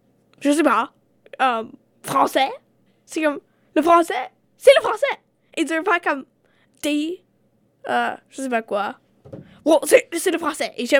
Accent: Chelsea, Quebec, Canada; born there; Je suis née à Chelsea. Chelsea, c'est un village, je pense, à Gatineau, au Québec.

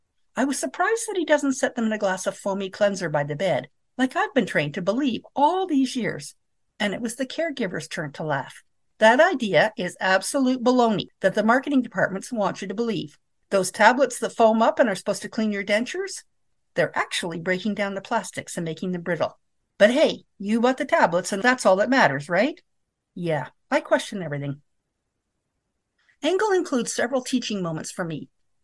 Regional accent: Ontario, Canada; born there; I was born on the Manitoulin Island with a French-Canadian grandfather and an Anishinaabe grandmother.

